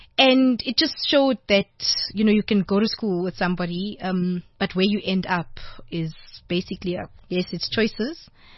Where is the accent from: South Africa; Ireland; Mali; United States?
South Africa; Benoni, Gauteng; still live there. My family still lives in Benoni, my immediate family.